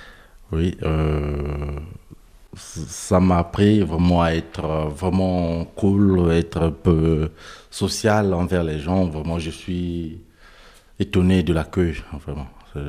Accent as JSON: {"language": "French", "country": "Ukraine", "moved": "yes", "lives_now": "France", "said": "Je reviens de l'Ukraine. J'ai fui la guerre, je suis en France depuis le 2 mars."}